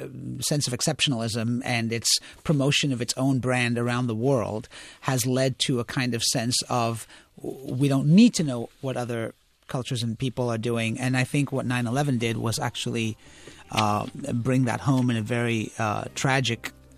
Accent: England, United Kingdom; I grew up in England, there was a great deal of racial tension between the Asians and the South Asians and the British, and I grew up in a city that was at the epicenter of that racial sort of tension

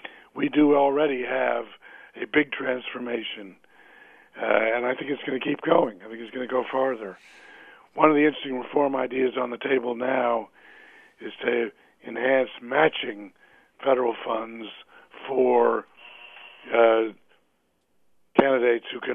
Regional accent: Washington, District of Columbia, United States; I have to admit, I was born in Washington. I grew up here. I do not share in the Washington hysteria.

